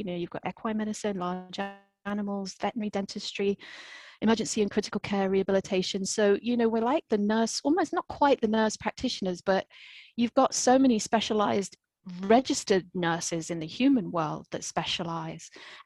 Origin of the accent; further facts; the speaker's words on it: England, United Kingdom; So yeah, my career's taken me obviously from England. I'm an English trained veterinary nurse.